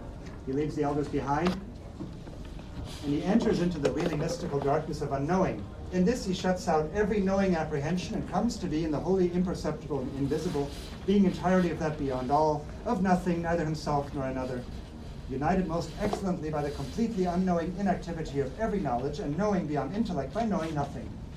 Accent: North Rhine-Westphalia, Germany; in Cologne, not far from my hometown in Germany

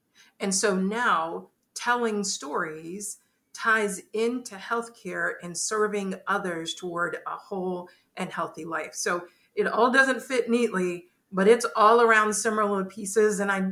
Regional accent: Dania, Florida, United States; I was born in Hollywood, Florida, but our home was in Dania, Florida. Actually, my mom is still there. And so it's right outside of Fort Lauderdale.

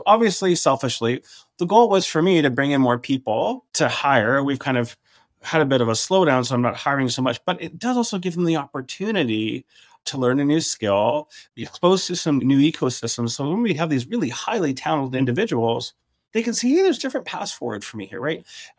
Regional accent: Canada; That really hurts as a Canadian.

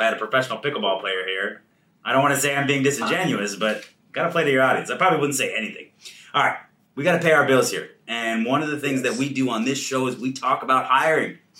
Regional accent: West Coast, United States; I'm from the West Coast.

